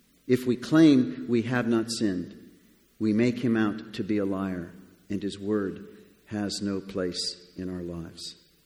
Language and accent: English; Connecticut, United States; I grew up in Connecticut, which is in the sort of north part of the United States, up in New England. And we lived right near the water called Long Island Sound.